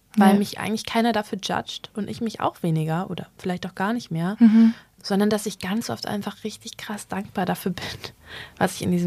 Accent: Northern Germany, Germany; ich komme aus dem Norden und ich komme aus so Handballgefilden

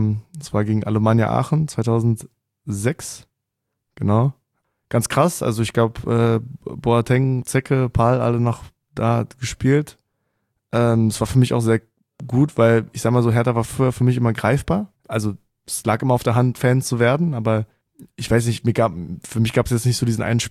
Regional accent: Kolding, Southern Denmark, Denmark; first language Danish; ich bin geboren in Kolling. Das ist eine Stunde nördlich von Flensburg. Ich sag mal so, die Familie mütterlicherseits, die ist da alle noch komplett wohnhaft. Genau, meine Mutter dementsprechend ist auch aus Dänemark. Und mein Vater aus Deutschland.

